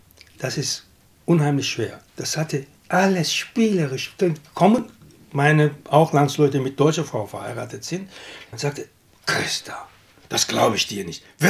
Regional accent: Turkey; Natürlich, meine Heimat ist in der Türkei, aber ich habe niemanden. Ich bin 50 Jahre fast weg.

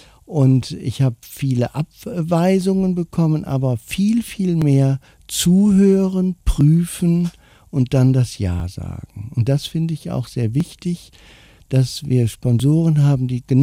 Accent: Rheine, North Rhine-Westphalia, Germany; born there; Ich komme aus Rheine gebürtig

